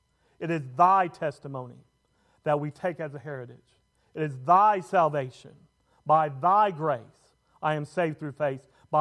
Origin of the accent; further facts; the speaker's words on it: United States; As an American, I do not understand the same meaning of bringing shame to my family